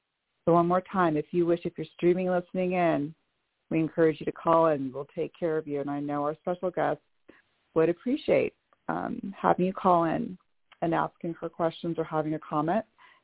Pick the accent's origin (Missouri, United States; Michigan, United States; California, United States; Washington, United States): Washington, United States; Bellevue; I am from Bellevue, Washington.